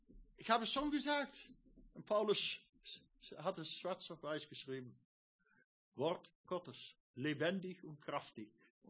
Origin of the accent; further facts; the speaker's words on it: Netherlands; German is a second language; Ich bin Holländer, also Deutsch ist nicht so einfach für mich.